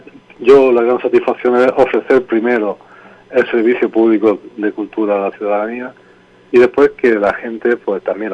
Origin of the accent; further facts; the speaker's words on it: Andalusia, Spain; Somos almerienses y todos tenemos el mismo acento prácticamente. La comarca somos más o menos, somos pueblos vecinos